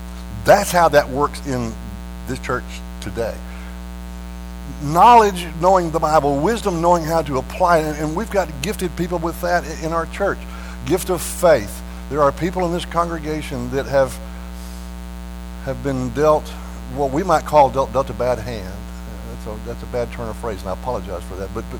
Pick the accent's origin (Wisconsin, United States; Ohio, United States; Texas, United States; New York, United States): Texas, United States; accent: Texan; you've heard me long enough to know that English is not my first language. Texan is my first language, and I kind of butcher that.